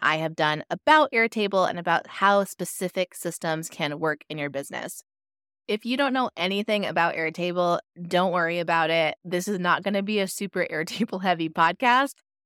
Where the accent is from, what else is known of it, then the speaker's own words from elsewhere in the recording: Pacific Northwest, United States; now in Los Angeles, United States; I live in Los Angeles, but I'm from the Pacific Northwest, and I am trying to move back to be closer to nature